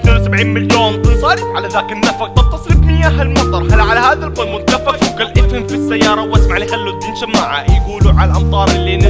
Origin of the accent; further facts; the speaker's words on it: Saudi Arabia; انا مواطن سعودي زي اي مواطن في هذا البلد